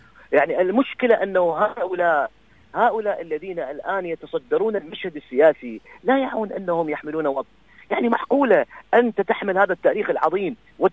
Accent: Iraq; نحن كمعارضة عراقية كنا نرجو أن تتغير المعادلة ونصبح في عراق جديد

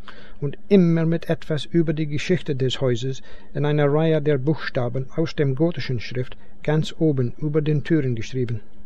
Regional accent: Scotland, United Kingdom; German is a second language; now in England, United Kingdom; ich komme ursprünglich aus Schottland. Aber ich wohne heutzutage in England.

